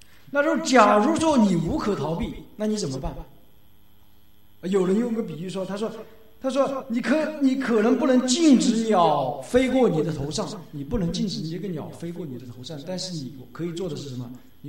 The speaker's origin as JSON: {"language": "Chinese", "country": "China", "said": "所以就像我们中国人古代人的教导是什么"}